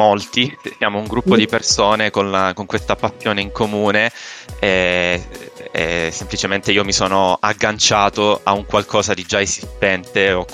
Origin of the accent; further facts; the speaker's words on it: Calabria, Italy; Io sono calabrese, vengo da un paesino in provincia di Reggio Calabria.